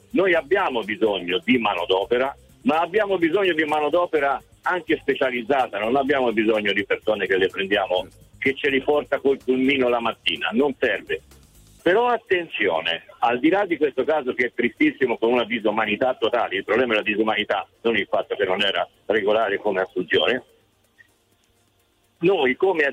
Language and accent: Italian; Foiano della Chiana, Tuscany, Italy; sono di Foiano della Chiana in provincia di Arezzo